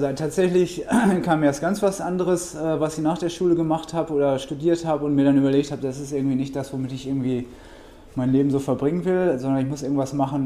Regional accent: Hannover, Lower Saxony, Germany; Und dann gab es aber in Hannover, wo ich herkomme, tatsächlich die Firma Continental, und die machten Fahrradreifen.

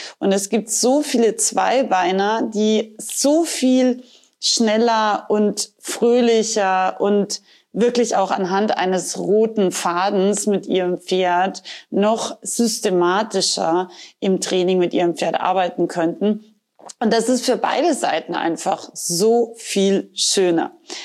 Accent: Rauris, Salzburg, Austria; ich komme ja aus Rauris, aus dem Innergebirg, sagt man, aus Österreich.

